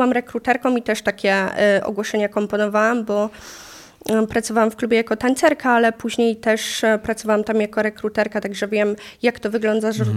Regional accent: Legnica, Lower Silesian Voivodeship, Poland; Ale ogólnie też pochodzę z małego miasteczka, jakim jest Legnica, właśnie blisko Wrocławia.

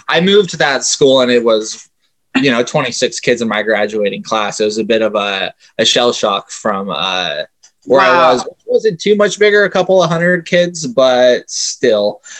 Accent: Idaho, United States; I'm from Idaho, so I have a really good idea of the character that I was portraying

